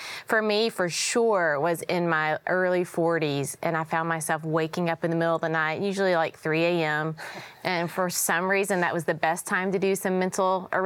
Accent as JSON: {"language": "English", "region": "Tennessee", "country": "United States", "tie": "born or raised there", "also_born_or_lived": "Atlanta area", "said": "we had just moved from the Atlanta area to my hometown in Tennessee, and we had went from like city living to country living"}